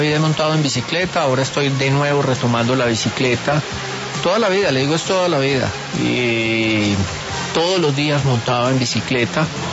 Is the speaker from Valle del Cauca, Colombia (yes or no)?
no; Antioquia, Colombia; Los paisas lo que tenemos es primero un gran sentido de pertenencia por nuestra tierra.